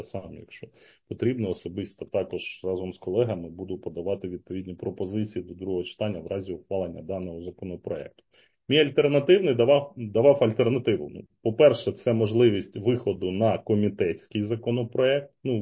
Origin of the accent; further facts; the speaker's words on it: Dnipro, Dnipropetrovsk Oblast, Ukraine; Ну, як я вже зазначив, я з Дніпра, тому чудово знаю